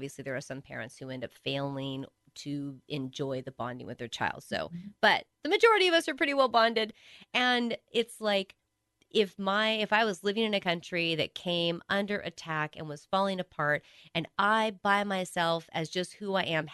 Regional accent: United States; I'm white American and I adore my family

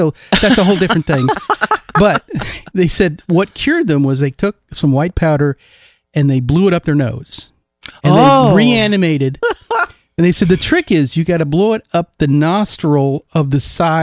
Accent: Canada; I remember growing up in Canada, keep your stick on the ice, which meant keep focused.

